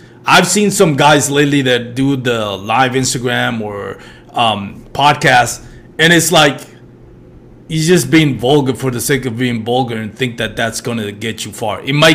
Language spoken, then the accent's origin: English; Puerto Rico; first language Spanish; English is a second language; I didn't grow up in continental U.S. I grew up in Puerto Rico, which is part of the U.S. for those that don't know. But main language is Spanish.